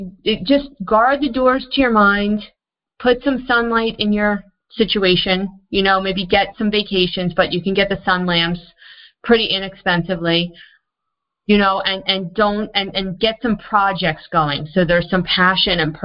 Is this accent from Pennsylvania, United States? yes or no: no; New Jersey, United States; I grew up in New Jersey and I didn't eat salad or fruit in the winter.